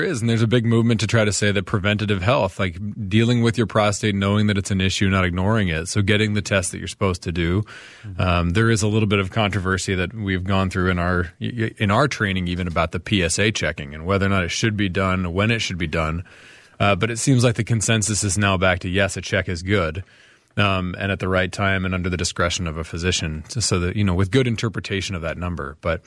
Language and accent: English; Franklin, Tennessee, United States; Yeah, so I'm from the Southern Delegation all the way down in Tennessee. This is where I grew up. So Franklin, Tennessee is a small town. Now it's a big town.